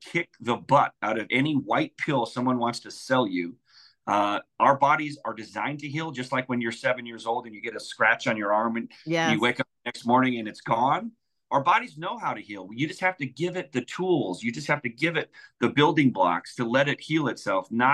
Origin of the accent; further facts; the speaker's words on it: Omaha, Nebraska, United States; I mean, I come from Omaha, Nebraska, and I, a bunch of buddies had farms. My mom grew up on a farm